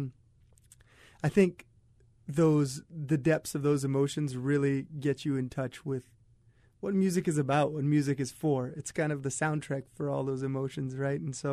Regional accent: Hawaii Kai, Hawaii, United States; also born or lived in Diamond Head; I was down in Diamond Head, and then I grew up mostly in Hawaii Kai, and I've been in Kaneohe, Kahului'u, for the last 14 years.

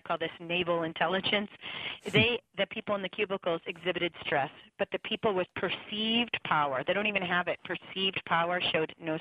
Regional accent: Boston, Massachusetts, United States; I did stand-up comedy in my 20s. I'm from Boston. I've got the gift to gab.

